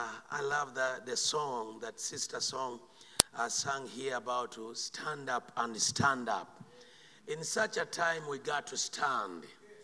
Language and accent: English; Uganda; I'm from Uganda.